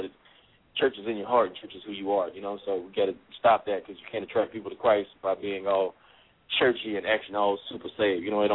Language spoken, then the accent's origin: English; South Carolina, United States; born there; I grew up in an environment, like I was born in South Carolina, where you live the formula.